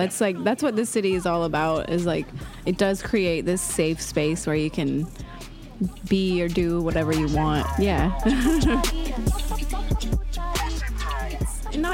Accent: Georgia, United States; Yeah, in Georgia.

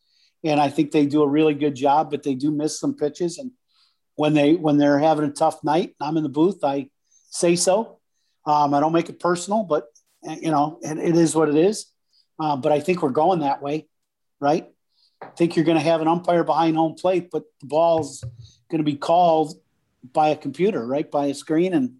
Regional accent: Chicago, Illinois, United States; With life in Chicago, I'm a Chicagoan, right?

